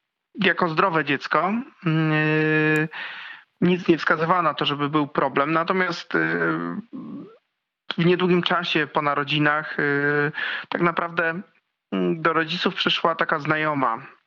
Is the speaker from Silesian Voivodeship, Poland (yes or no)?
no; Kluczbork, Opole Voivodeship, Poland; born there; urodziłem się w Polsce, w województwie opolskim, w miejscowości Kluczbork.